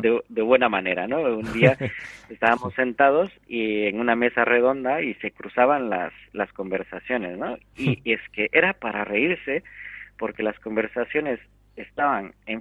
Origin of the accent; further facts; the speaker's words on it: Guatemala; en mi tierra, en Guatemala, también la hay